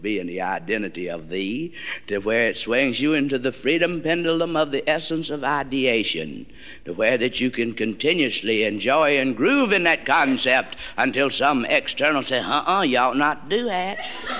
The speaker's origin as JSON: {"language": "English", "region": "the South", "country": "United States", "said": "You got to know what you are. I am a Southerner. That's right. And I'm hip to all this prejudice and everything. I'm a white Southerner."}